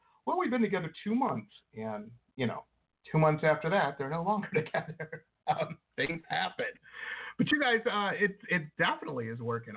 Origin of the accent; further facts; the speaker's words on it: Michigan, United States; And they're from my home state of Michigan.